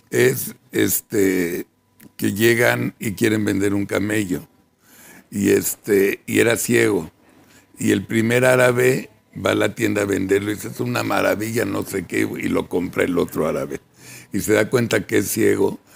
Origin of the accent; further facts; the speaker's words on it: Mexico; Y soy más mexicano